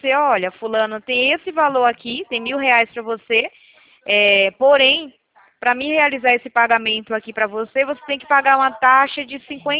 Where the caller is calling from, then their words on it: Campinas, São Paulo, Brazil; Aqui de Campinas, São Paulo